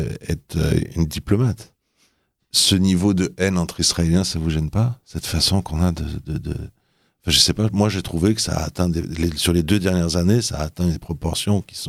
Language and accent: French; Paris, Île-de-France, France; Et moi, je suis parisien, je suis pas israélien.